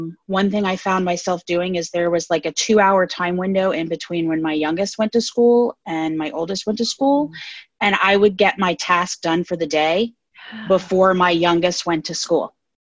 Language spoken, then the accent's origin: English; Ohio, United States; because, you know, we're from Ohio, so we have that same voice, and it's just soothing